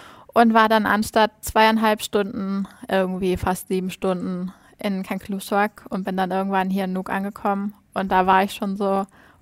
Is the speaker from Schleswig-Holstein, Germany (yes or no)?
yes; Schleswig-Holstein, Germany; Ich komme ja aus Schleswig-Holstein, ganz oben an der Grenze zu Dänemark. Und wir haben ja eine dänische Minderheit.